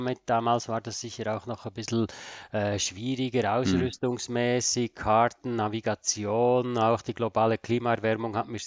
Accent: Switzerland; als Schweizer ist man da halt ein bisschen bodenständiger vielleicht.

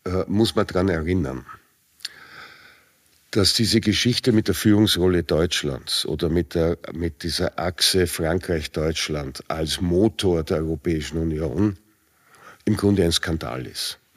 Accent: Vienna, Austria; Ich bin ein Wiener, ich kenne mich aus, auch im Umland von Wien, da bin ich aufgewachsen, das ist meine Heimat.

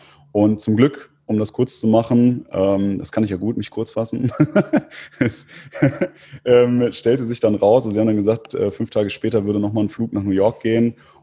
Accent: Istanbul, Turkey; now in Germany; Da habe ich gesagt, ich komme aus Istanbul.

